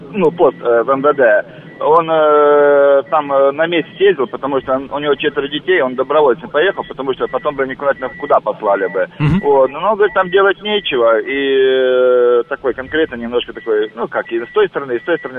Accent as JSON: {"language": "Russian", "country": "Ukraine", "tie": "born or raised there", "said": "Вот я родом с Украины."}